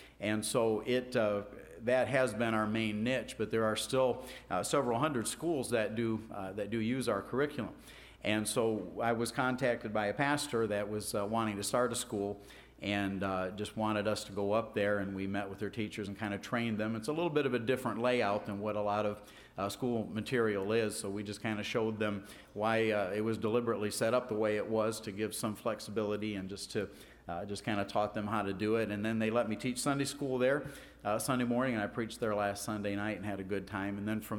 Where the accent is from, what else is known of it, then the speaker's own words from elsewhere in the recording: Gary, Indiana, United States; Hessville for quite a while, which is actually Gary, Indiana. But I always put Hessville on my return address. I didn't want anybody to know I was from Gary. But yeah, we lived up in that area for quite a while.